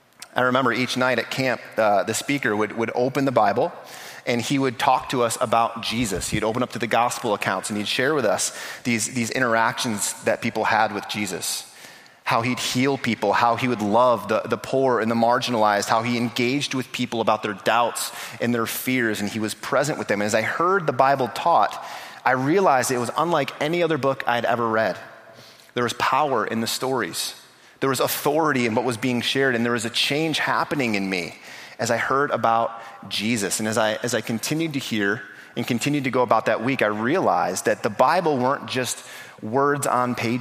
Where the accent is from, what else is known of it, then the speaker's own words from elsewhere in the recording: Mason, Michigan, United States; And I grew up here in the greater Lansing area. I grew up in Mason, just kind of southeast of here.